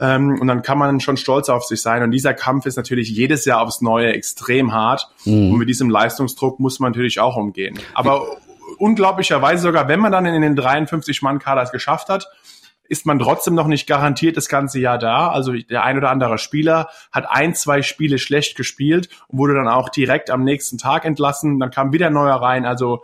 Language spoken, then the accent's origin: German; Germany; now in United States; ich komme aus Deutschland